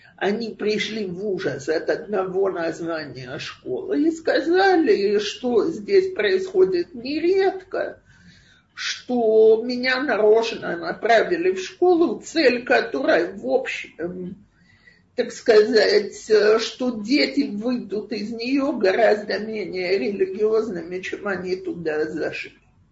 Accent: Russia; now in Israel; Я была единственная из России в школе на 300 человек, и хочу, не хочу, нужно было учиться разговаривать на иврите, учиться на иврите.

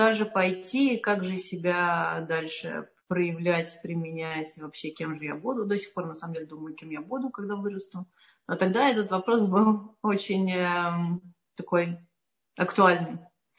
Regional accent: Moscow, Russia; Я сама из Москвы, забыла сказать.

